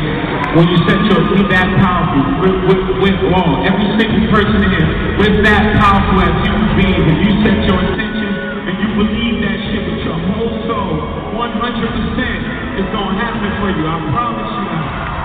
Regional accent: Brooklyn, New York, United States; I'm from the bottom, I'm from the mud, I'm from Monty Project, I'm from Bethlehem, Stuyvesant, from Brooklyn, New York City.

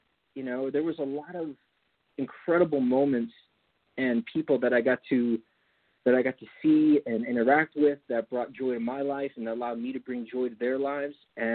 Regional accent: California, United States; So I grew up in the Napa Valley.

